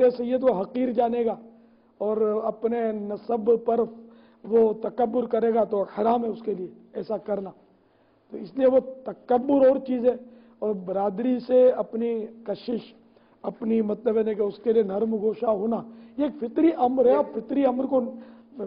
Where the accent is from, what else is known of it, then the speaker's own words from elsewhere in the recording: Karachi, Sindh, Pakistan; born there; میں نے کتیانہ نہیں دیکھا، میں باب المدینہ پیدا ہوا، میرے ماں باپ کتیانے کہتے،